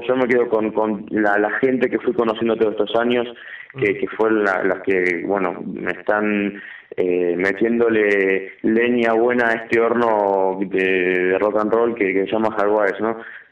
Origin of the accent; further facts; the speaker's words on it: Argentina; solamente me llaman argentinos, parece que tenía una especie de imán con la gente de mi pueblo